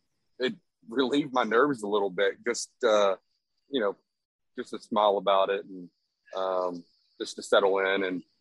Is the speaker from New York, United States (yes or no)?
no; Texas, United States; Obviously, I don't know if you know, but I'm from Texas, born and raised.